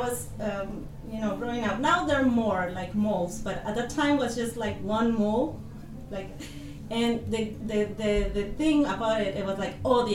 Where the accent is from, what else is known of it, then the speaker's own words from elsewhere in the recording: Mexicali, Baja California, Mexico; when I grew up over there was the 80s, the 90s, right? Early 90s.